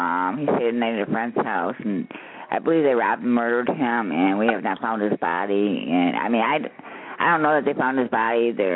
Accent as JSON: {"language": "English", "region": "Florida", "country": "United States", "said": "I'm from Citrus County, Florida."}